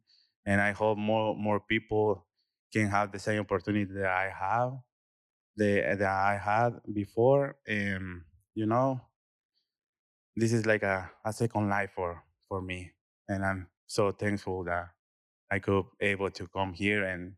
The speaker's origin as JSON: {"language": "English", "country": "El Salvador", "lives_now": "United States", "said": "and I'm from El Salvador."}